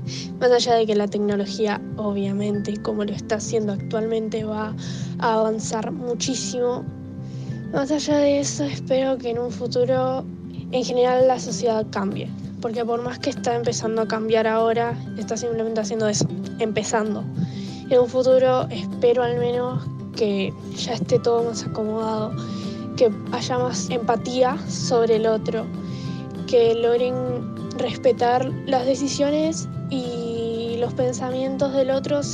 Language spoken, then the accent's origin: Spanish; Buenos Aires, Argentina; tengo 16 años, soy de Buenos Aires, Argentina.